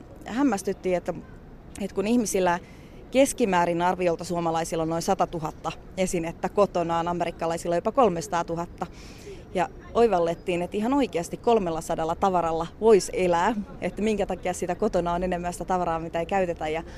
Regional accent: Tampere, Pirkanmaa, Finland; me ollaan Helsingissä asuttu ja sitten niin mä oon Tampereelta kotoisin, niin on siellä edelleen pieni asunto

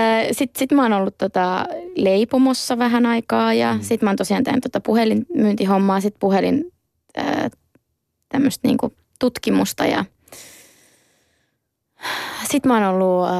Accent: Outokumpu, North Karelia, Finland; Mä oon siis Outokummusta kotossa.

